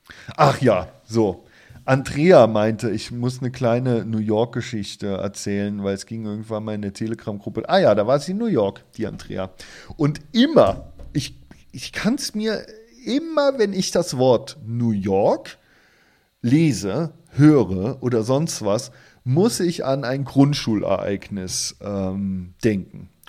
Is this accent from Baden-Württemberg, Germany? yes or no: no; Rhineland-Palatinate, Germany; und ich war aus dem Westen, also aus Rheinland-Pfalz